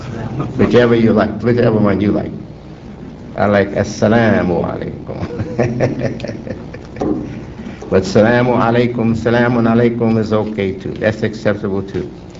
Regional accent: Hamtramck, Michigan, United States; born there; here in Detroit, city of my birth. I was born in Hamtramck, Michigan, October 30th, 1933.

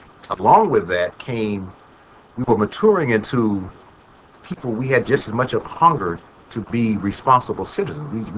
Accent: Montgomery, Alabama, United States; because I grew up in Montgomery, and it's only, mm-hmm. you know, a few minutes from Tuskegee.

